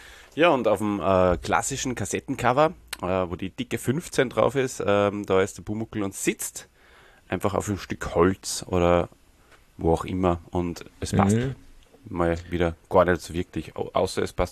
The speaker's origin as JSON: {"language": "German", "country": "Austria", "said": "Alfred Riedl war mal ein Fußballtrainer, glaube ich, gell, bei uns in Österreich."}